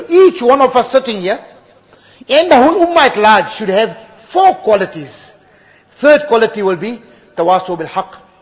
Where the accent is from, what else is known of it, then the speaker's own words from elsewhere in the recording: Northern Cape, South Africa; I come from the Northern Cape. You must have heard of the holy city of Kimberley. In any case, I come from that area